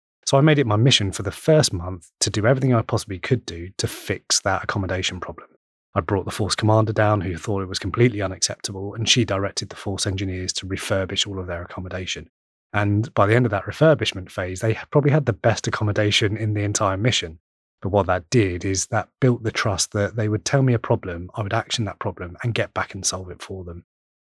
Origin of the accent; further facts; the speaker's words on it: United Kingdom; as a Brit